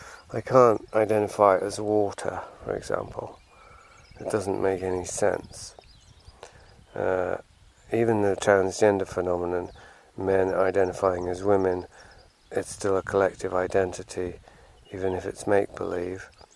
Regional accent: England, United Kingdom; Just as I can acknowledge that I'm a man, or that I'm white, or that I'm English, or that I love movies, or that I'm a writer

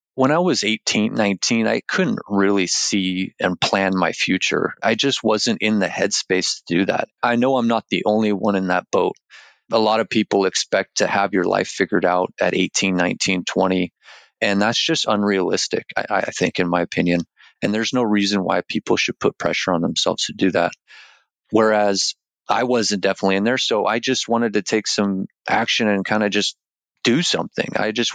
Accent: Canada; moved away; also born or lived in Colorado; I grew up in Canada and traveled around quite a bit for my father's job. And I landed myself in Colorado finishing high school.

